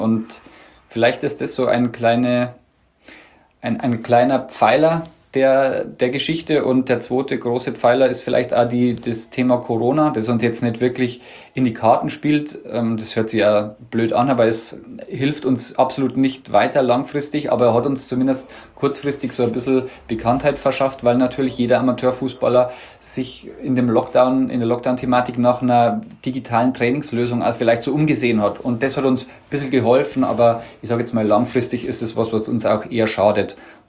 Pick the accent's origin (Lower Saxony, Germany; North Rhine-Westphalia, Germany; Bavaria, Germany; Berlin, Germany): Bavaria, Germany; accent: Lower Bavarian; Also tatsächlich komme ich sogar aus Niederbayern, nicht nur aus Bayern. Aus Niederbayern hört man vielleicht auch an meinem Dialekt und meinem nicht so ganz perfekten Hochdeutsch. Und bin 38 Jahre alt